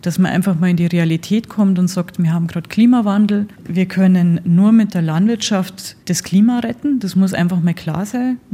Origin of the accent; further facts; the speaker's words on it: Bavaria, Germany; Ja, ich komme aus Oberbayern.